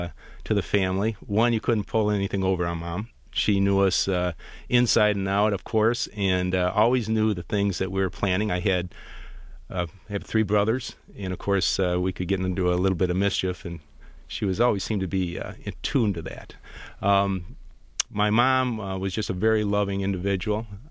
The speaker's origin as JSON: {"language": "English", "town": "Detroit", "region": "Michigan", "country": "United States", "tie": "born or raised there", "said": "I grew up in Rosedale Park, and just a beautiful community at that time and still is today. We graduated from Redford High School in Detroit"}